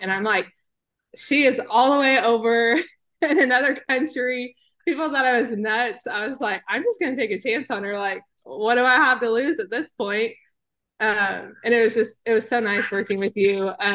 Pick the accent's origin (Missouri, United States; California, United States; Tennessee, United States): Missouri, United States; I am from the United States, which I think is important to say because you are not. I'm from Missouri.